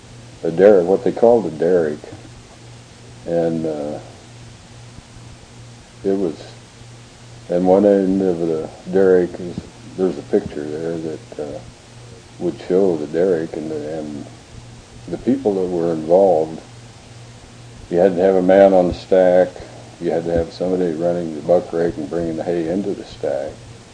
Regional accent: Oregon, United States; Yes, I was. I was born in North Goddard. And, well, actually, it would be on the west of North Powder on Interstate 84 with the old censor box place.

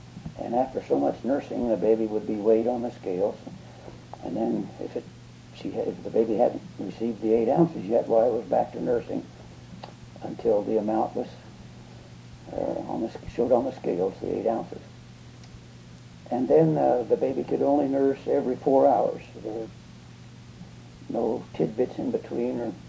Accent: Grand Ronde, Oregon, United States; I was born on August 19th, 1927, in the old Grand Ronde Hospital.

